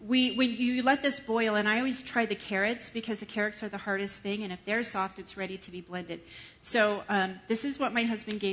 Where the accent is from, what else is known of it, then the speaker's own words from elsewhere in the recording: California, United States; now in New Mexico, United States; I know I'm in New Mexico. I'm not from here. I'm from California